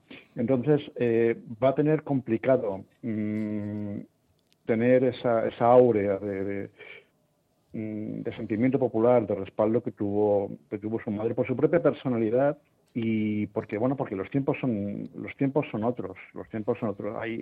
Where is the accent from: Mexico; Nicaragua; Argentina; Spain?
Spain; para nosotros como españoles